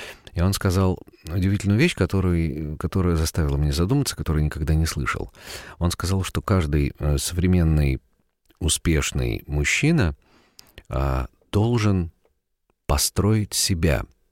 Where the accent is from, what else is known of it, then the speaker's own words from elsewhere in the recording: Dzerzhinsk, Nizhny Novgorod Oblast, Russia; Город Дзержинск Нижегородской области, откуда я родом